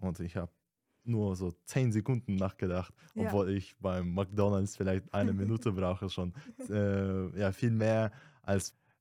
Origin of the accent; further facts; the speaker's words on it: Kazakhstan; German is a second language; aber ich komme aus Kasachstan und da ist es so, dass man schon bei 22 geheiratet werden muss